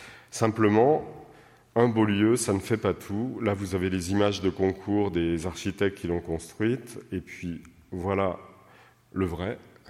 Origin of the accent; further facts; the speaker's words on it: Lyon, Auvergne-Rhône-Alpes, France; parce que je suis lyonnais d'origine.